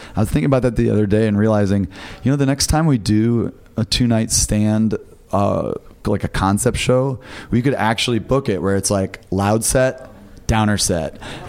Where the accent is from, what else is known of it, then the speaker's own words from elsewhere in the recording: Detroit, Michigan, United States; also born or lived in Bloomington, Indiana; I grew up in Detroit, and I moved to Bloomington, Indiana.